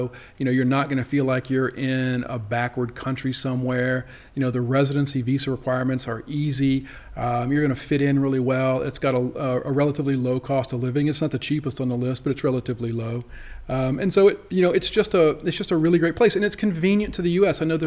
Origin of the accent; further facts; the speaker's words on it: Louisiana, United States; I grew up in South Louisiana, and I'm not the biggest fan of exceedingly hot